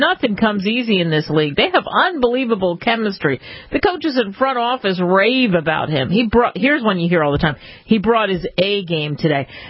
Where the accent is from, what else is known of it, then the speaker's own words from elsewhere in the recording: Philadelphia, Pennsylvania, United States; I just talked about the fact that I grew up in Philadelphia